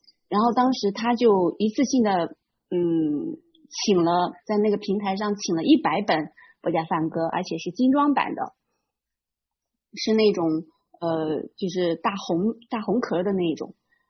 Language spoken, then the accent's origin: Chinese; Shenzhen, Guangdong, China; 我来自深圳